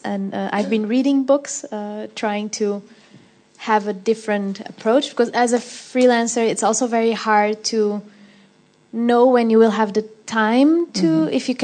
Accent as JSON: {"language": "English", "country": "Portugal", "said": "Sometimes people ask me if I surf because I'm from Portugal."}